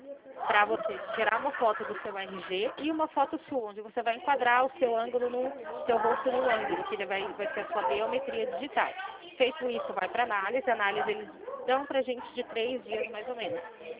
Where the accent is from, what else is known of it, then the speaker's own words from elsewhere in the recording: Limeira, São Paulo, Brazil; eu sou de Limeira, conhece? Interior de São Paulo?